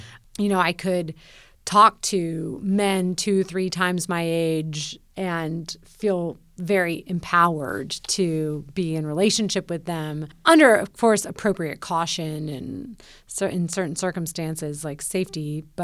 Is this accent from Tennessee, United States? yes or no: yes; Nashville, Tennessee, United States; So when I moved back to Nashville, my hometown, I didn't know of a job that I was really that interested